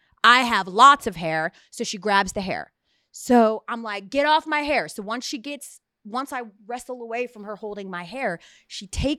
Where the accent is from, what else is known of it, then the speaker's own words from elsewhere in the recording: United States; because I'm an American.